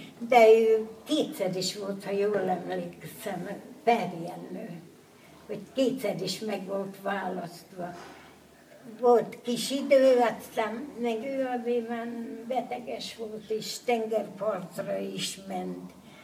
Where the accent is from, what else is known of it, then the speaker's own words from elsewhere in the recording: Tiszaújfalu, Hungary; born there; Állítólag én vagyok itt a falu legöregebbje. Én már itt születtem, Tiszaújfalon.